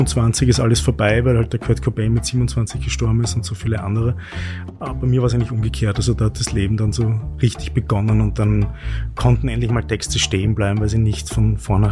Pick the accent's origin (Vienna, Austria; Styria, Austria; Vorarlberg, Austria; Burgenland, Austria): Styria, Austria; Graz; Also ich bin in Graz aufgewachsen.